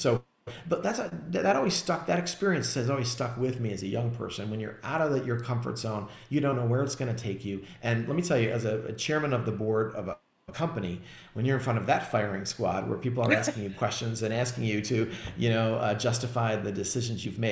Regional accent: Chicago, Illinois, United States; But listen, at the end of the day, you know, as a Chicagoan, you know, Chicago overall is a great city.

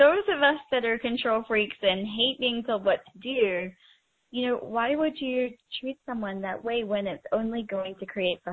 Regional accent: England, United Kingdom; born there; You know, I am English born.

